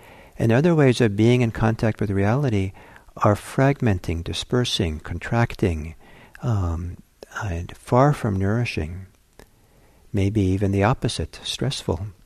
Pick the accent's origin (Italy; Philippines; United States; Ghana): Italy; I went back to a place where I grew up in Italy, lived there for 5 years